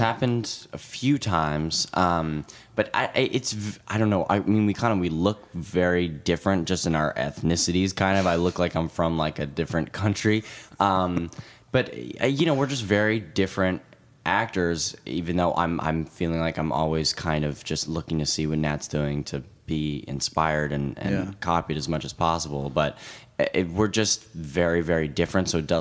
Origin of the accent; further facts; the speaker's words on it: New York, United States; Yeah, no, we grew up in New York.